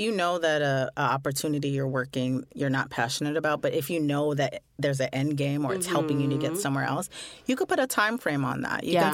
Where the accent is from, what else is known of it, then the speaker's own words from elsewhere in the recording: Canada; now in London, United Kingdom; I'm a Canadian currently living in London, UK.